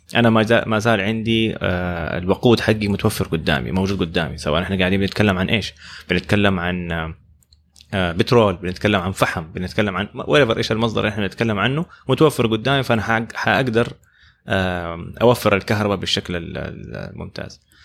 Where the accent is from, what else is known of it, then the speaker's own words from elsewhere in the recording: Saudi Arabia; إحنا عندنا في السعودية دحين في معظم مناطق السعودية طبعا التردد 60 هيرتز